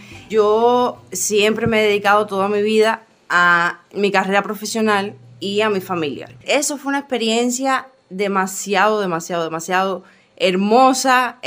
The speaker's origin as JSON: {"language": "Spanish", "town": "Montero", "region": "Cienfuegos", "country": "Cuba", "said": "a pesar de ir representando mi provincia Cienfuegos, mi corazón siempre estaba claro y mi mente siempre decía, mi pueblo ha sido Montero. ¿Por qué? Porque yo mi carrera deportiva la forjé ahí"}